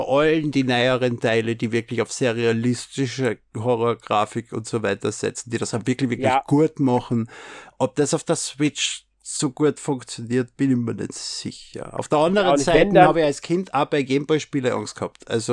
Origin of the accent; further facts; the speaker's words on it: Austria; Ich bin Österreicher. Ich darf sowieso sagen, was ich will.